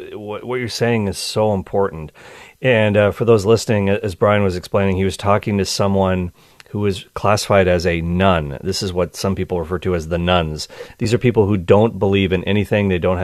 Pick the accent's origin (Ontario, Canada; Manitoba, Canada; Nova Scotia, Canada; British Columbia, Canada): Nova Scotia, Canada; when I was growing up in Nova Scotia